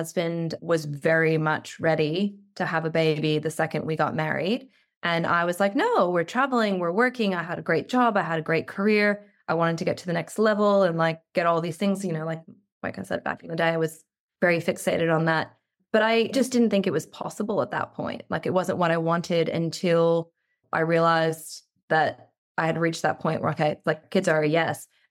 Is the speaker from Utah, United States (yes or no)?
no; New York, United States; Look, I'm from New York, so there's a very different mentality there.